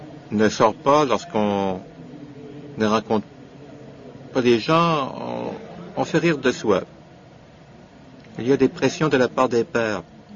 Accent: Uganda; chez moi en Ouganda, nous avons des camps de soldats

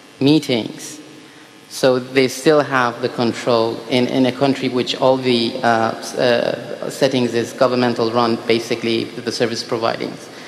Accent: Iran; I'm from Iran.

